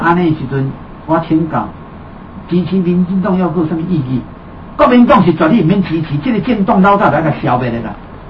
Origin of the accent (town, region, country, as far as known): Taiwan